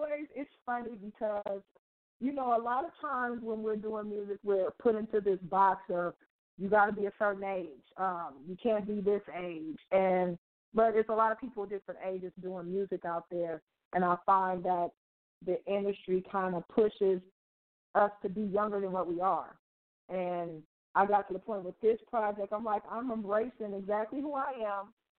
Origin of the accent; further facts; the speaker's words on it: Oakland, California, United States; Well, basically, I am from Oakland, California, the Bay Area.